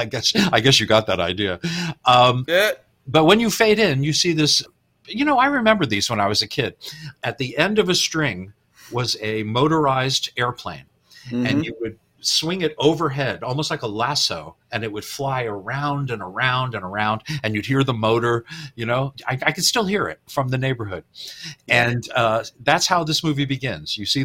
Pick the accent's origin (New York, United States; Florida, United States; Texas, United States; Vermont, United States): New York, United States; New York City; Growing up in New York, we've said this several times, Abbott and Costello was a Sunday perennial.